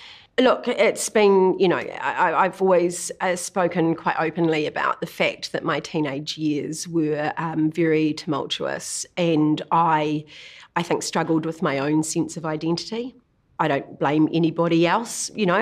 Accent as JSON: {"language": "English", "town": "Kinloch", "region": "Waikato", "country": "New Zealand", "tie": "born or raised there", "also_born_or_lived": "Auckland", "said": "We grew up in Kinloch predominantly. We moved from Auckland to Kinloch when I was about 5 years old, and that was a very small village then, you know, on the shores of Lake Taupo, and we got to run around in bare feet."}